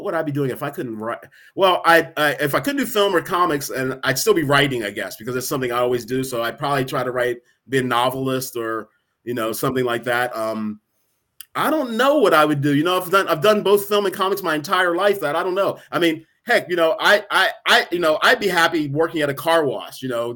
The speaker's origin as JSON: {"language": "English", "region": "East Coast", "country": "United States", "tie": "born or raised there", "said": "Actually, I grew up on the East Coast"}